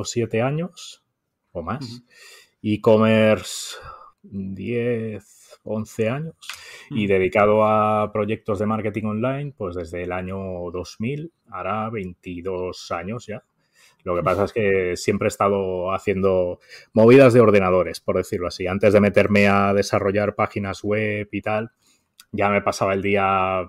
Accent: Barcelona, Catalonia, Spain

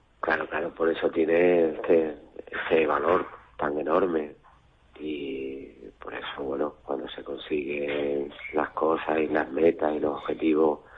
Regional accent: Extremadura, Spain; yo me siento orgulloso como extremeño también

